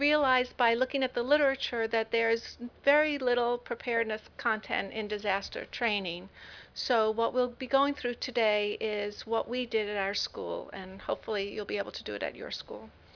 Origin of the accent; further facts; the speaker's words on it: Baltimore, Maryland, United States; I'm here from Baltimore, Maryland, and happy to be here